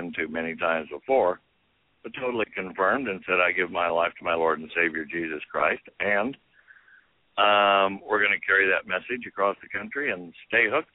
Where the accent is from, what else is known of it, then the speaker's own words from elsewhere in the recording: Winnemucca, Nevada, United States; And I was raised in Winnemucca, Nevada. And I went to a one-room schoolhouse till I was in the sixth grade.